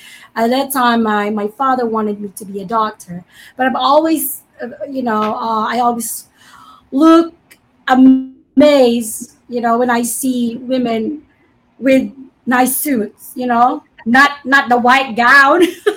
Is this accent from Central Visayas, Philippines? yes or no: no; Manila, Metro Manila, Philippines; born there; Well, I was born in Manila. So my mom is from Bicol. My father is from Pangasinan.